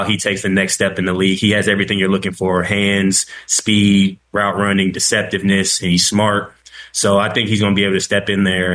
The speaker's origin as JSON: {"language": "English", "town": "Indianapolis", "region": "Indiana", "country": "United States", "said": "Okay. So I'm from Indianapolis, so like I'm familiar with the area."}